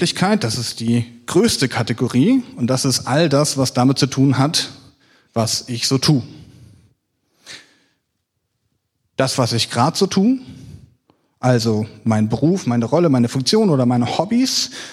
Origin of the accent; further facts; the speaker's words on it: Elmshorn, Schleswig-Holstein, Germany; born there; now in Wustermark, Germany; geboren in Elmshorn am 13.08.96, bin verheiratet, wohne in Wustermark